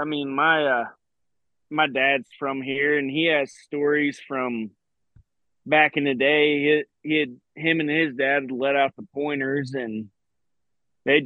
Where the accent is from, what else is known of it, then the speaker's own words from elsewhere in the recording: Missouri, United States; Well, I'm from the Ozarks of Missouri. We don't have no quail.